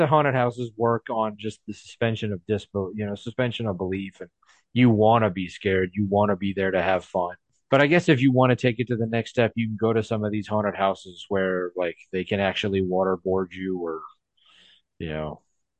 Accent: Memphis, Tennessee, United States; now in Atlanta, United States; I growing up in Memphis, I heard about it, and then I moved to Atlanta and I heard about it.

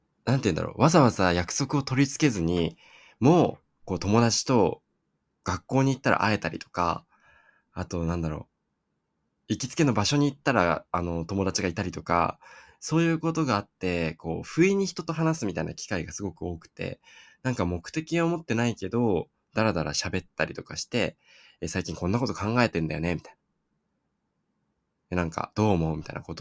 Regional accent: Sapporo, Hokkaido, Japan; 地元の札幌に帰っておりました

